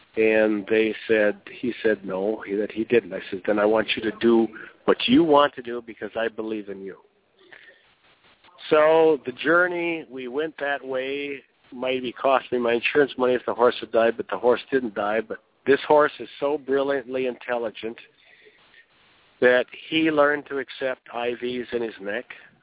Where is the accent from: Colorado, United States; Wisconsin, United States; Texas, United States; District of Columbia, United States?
Wisconsin, United States; And, you know, I'm from Wisconsin, and we're going to get 18 inches of snow tonight